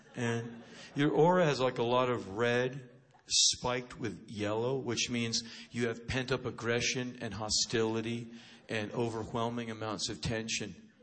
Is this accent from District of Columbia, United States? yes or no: yes; Washington, District of Columbia, United States; now in Los Angeles, United States; Like I said, I'm an East Coast boy. I'm from Washington, D.C.